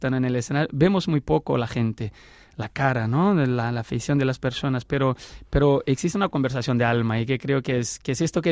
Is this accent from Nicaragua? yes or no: no; Brazil; Spanish is a second language; moved away; Yo cuando salí de Brasil con mi música, yo creía que tocaría para brasileños que vivían afuera de Brasil